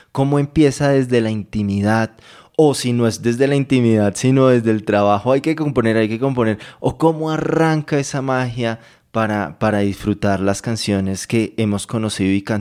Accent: Colombia; Siento como colombiano y como músico, pues mucha admiración y respeto hacia ti.

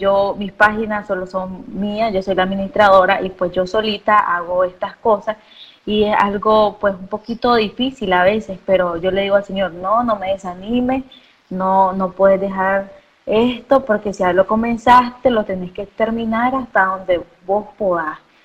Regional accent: Nicaragua; aquí en mi país, en Nicaragua, a las 3 de la mañana

